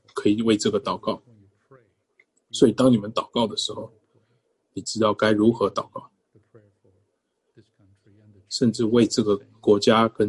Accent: United States; 我是一个美国人，我在这里地方教会聚会。

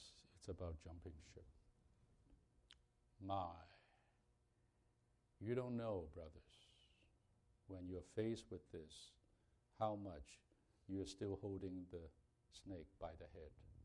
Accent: Hong Kong; so I'm from Hong Kong, so we have these bilingual people

